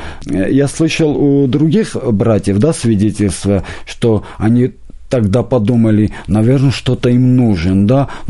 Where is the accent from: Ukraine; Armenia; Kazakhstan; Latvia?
Armenia; now in Russia; я сам армянин, живу в России